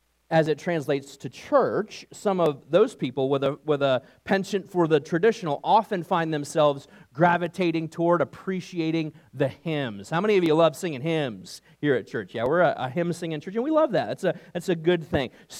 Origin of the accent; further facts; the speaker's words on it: New York, United States; I like country too. It's grown on me since my days growing up in New York.